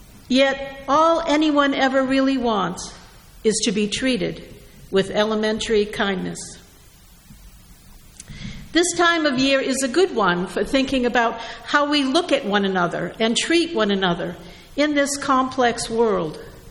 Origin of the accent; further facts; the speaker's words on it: New England, United States; After all, I came from New England, where we are enlightened